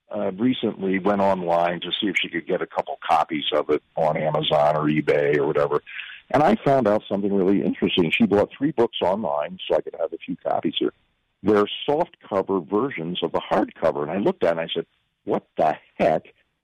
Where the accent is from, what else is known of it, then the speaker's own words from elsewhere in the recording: New York, United States; I grew up in Long Island, and when he ended up joining, he was recruited out of Florida.